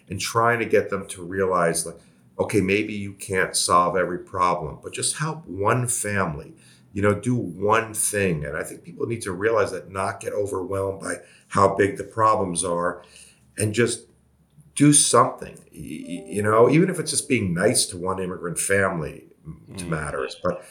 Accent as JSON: {"language": "English", "town": "New York City", "region": "New York", "country": "United States", "tie": "born or raised there", "said": "And I grew up in New York City, and no one likes college football in New York City."}